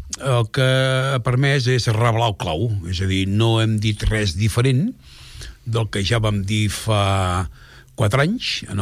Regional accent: Catalonia, Spain; almenys al Baix Llobregat, d'on soc jo

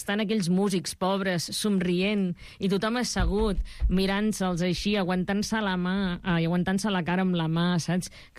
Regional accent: Reus, Catalonia, Spain; also born or lived in Puigdelfí; Clar, jo venint de poble, o sigui, vinc de Reus, però també sóc de poble, de Puigdelfí, al costat de Tarragona, de fet

